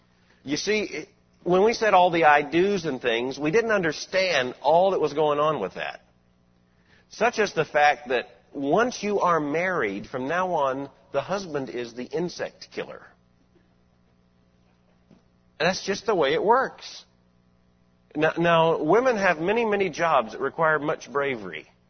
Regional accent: Florida, United States; I grew up in Florida. We went out on camping trips. I was a Boy Scout.

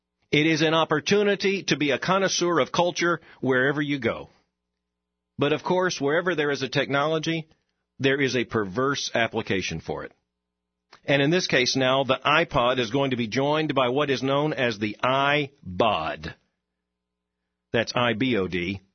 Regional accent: United States; But I'll tell you, I have to say, as an American, this makes the heart beat just a little prouder.

